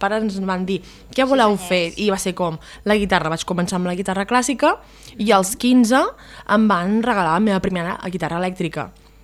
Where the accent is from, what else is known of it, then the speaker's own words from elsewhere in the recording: Girona, Catalonia, Spain; born there; vaig néixer l'11 de febrer de l'any 1990, d'aquí poc farà 35 anys, i vaig néixer a Girona.